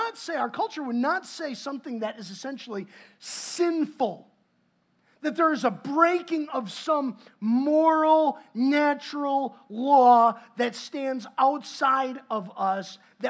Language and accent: English; Wisconsin, United States; I'm from Wisconsin.